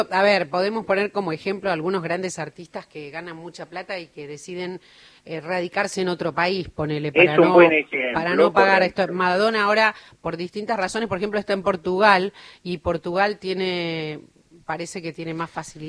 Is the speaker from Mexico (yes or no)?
no; Argentina; somos argentinos